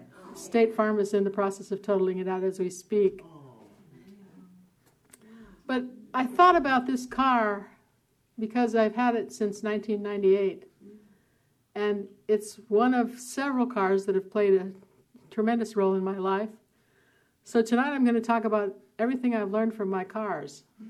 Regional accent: Bakersfield, California, United States; I went to school at the University of California at Davis, and that's a four-hour drive from where I grew up in Bakersfield.

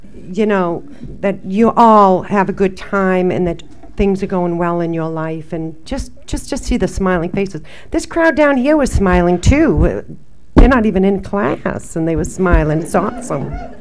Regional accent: East Coast, United States; now in California, United States; I'm from the East Coast, so you see I'm in California for a reason.

